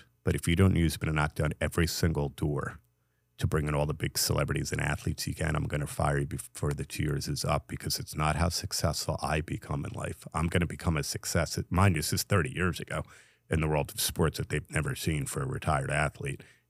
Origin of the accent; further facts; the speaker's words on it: New Jersey, United States; I had no idea. I grew up in New Jersey, and at 14, I started a multi-million-dollar baseball card company in 1984